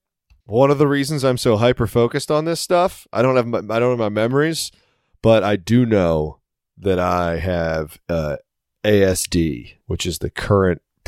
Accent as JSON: {"language": "English", "region": "Maryland", "country": "United States", "said": "I say just Maryland, and then when they start talking about Baltimore, and I go, oh, not even a little bit close to that."}